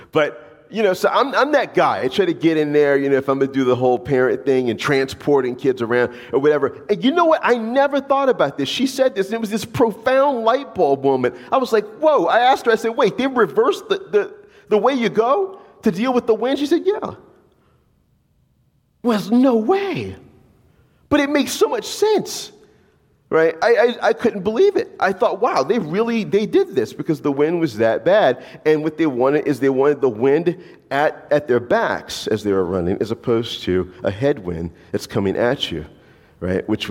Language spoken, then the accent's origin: English; the South, United States; I've never played lacrosse in my entire life. I'm from the South.